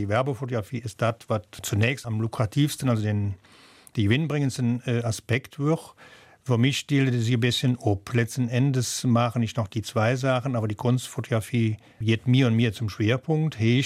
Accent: Büllingen, Liège, Belgium; Natürlich, ich stand zu meinen Wurzeln, ich stand zu Büllingen und zu dem, wo ich herkomme.

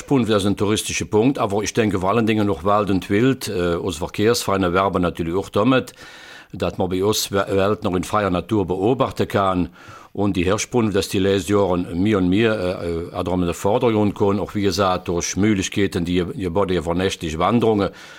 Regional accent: Krinkelt, Wallonia, Belgium; now in Rocherath, Belgium; Ja, das stimmt, ich stamme aus Kränkelt, wann aber inzwischen langer Rochot, aber da gibt es keinen Unterschied in Sprache zwischen Rochot und Kränkelt.

